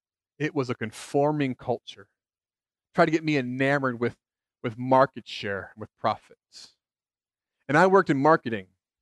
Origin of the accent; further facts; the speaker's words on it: Cincinnati, Ohio, United States; They're based in my hometown, Cincinnati.